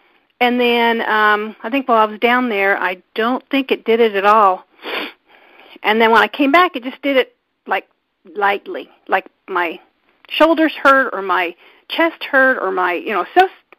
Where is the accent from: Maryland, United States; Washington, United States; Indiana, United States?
Indiana, United States; Oh, I'm sorry. … I am from Indiana.